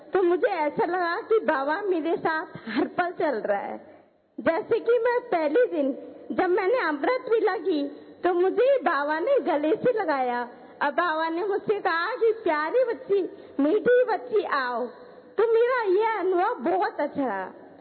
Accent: Morena, Madhya Pradesh, India; मैं मुरैना से हूँ, भोपाल जॉन से।

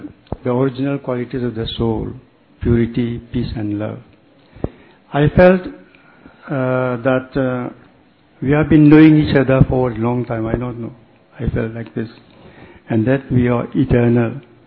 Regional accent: Mauritius; I'm from Mauritius.

